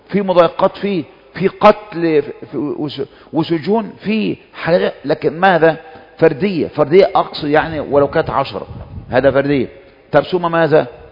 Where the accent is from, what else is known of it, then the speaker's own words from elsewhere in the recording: Egypt; الشعب نازل عندنا في مصر يوم ثلاثاء تقريبا في منتصف الأسبوع، وكانت أول جمعة جمعة الغضب.